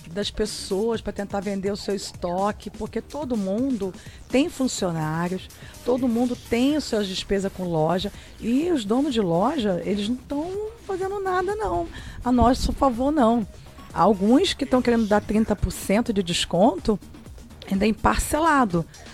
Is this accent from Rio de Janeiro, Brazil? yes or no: yes; Rio das Ostras, Rio de Janeiro, Brazil; born there; also born or lived in São Paulo; sou nascida em Rio das Ostras, fui embora para São Paulo e fiquei de volta aí com meus pais tocando comércio há 20 anos.